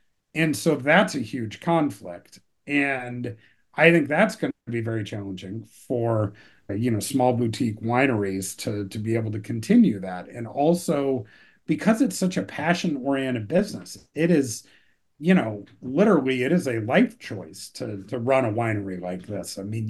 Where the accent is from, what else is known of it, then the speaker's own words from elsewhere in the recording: California, United States; So I grew up in Silicon Valley, and sort of the culture of, growing up there was that the kids, were largely encouraged to change the world.